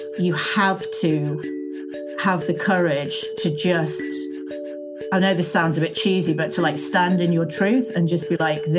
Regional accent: West Midlands, United Kingdom; I grew up in a very small village in Staffordshire. So, you know, countryside.

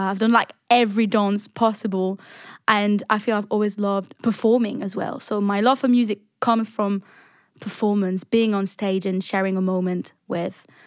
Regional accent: Montreux, Vaud, Switzerland; moved away as an adult; now in London, United Kingdom; I am originally from Montreux in Switzerland, and I moved to London about a year and a half ago to study songwriting at ICMP.

